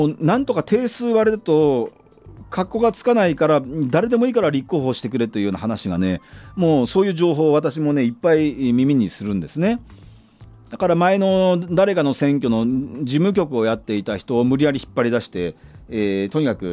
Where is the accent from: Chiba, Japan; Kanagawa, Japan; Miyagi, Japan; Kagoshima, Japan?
Kanagawa, Japan; Yokohama; 私は南武線の夜行というところが出身ですから、もう歩いて何歩か歩けばもう川崎市だったりですね、しますし、自転車で10分も走れば多摩川渡って東京都だし大田区だしですね、